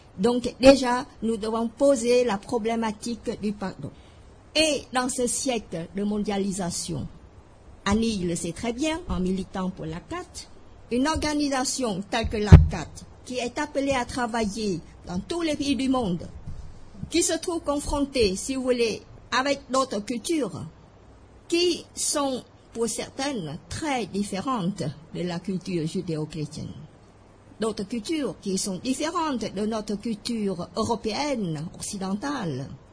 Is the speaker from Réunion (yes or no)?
no; Cambodia; moved away as an adult; now in France; Oh, je viens de ce pays d'Asie, le Cambodge, et je suis arrivée en France en 1980 avec mes 3 enfants.